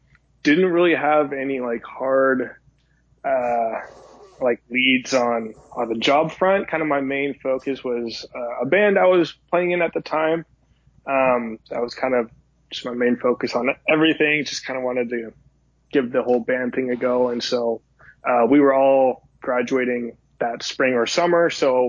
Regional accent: Seattle, Washington, United States; now in Nashville, United States; I'm from Seattle originally.

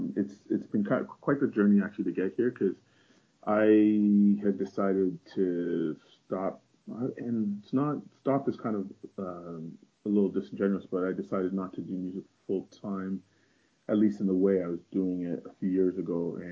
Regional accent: Toronto, Ontario, Canada; sort of growing up in Toronto, I had wanted to live in other places as well, see the world.

